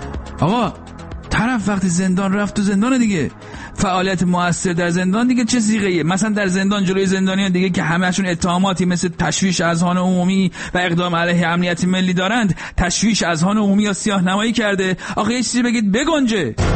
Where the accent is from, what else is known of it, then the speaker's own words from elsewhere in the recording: Iran; در مملکتی که توش به دنیا آمدم و بزرگ شدم